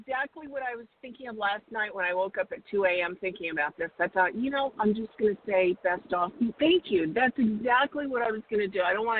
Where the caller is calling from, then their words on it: Arizona, United States; And from Arizona.